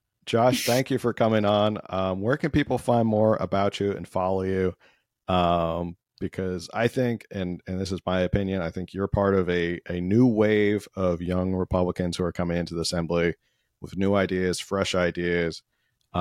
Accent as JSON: {"language": "English", "region": "East Coast", "country": "United States", "tie": "born or raised there", "lives_now": "California, United States", "said": "I mean, I grew up on the East Coast, and my vision of California"}